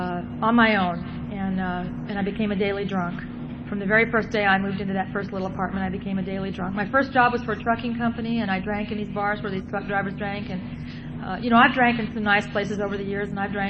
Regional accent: Newport Beach, California, United States; I grew up in Newport Beach, which was a small beach community, and mostly we drank beer because that's what we could buy.

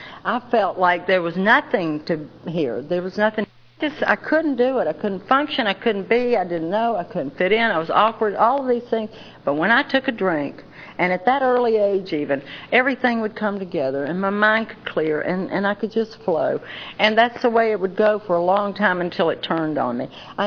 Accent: Atlanta, Georgia, United States; But I was born and raised in Atlanta, and I truly was.

